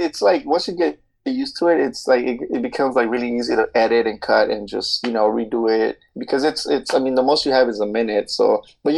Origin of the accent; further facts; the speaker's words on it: United States; first language Spanish; also born or lived in Mexico; but I was brought here at 4 years old, so I was raised here. But my Spanish is it's actually like still really really good.